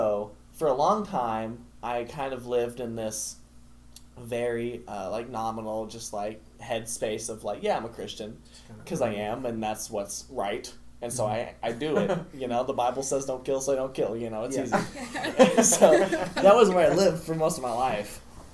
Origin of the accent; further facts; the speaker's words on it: Tulsa, Oklahoma, United States; We'll so, I was born in Tulsa, Oklahoma. Born and raised, same house and everything. It's kind of cool.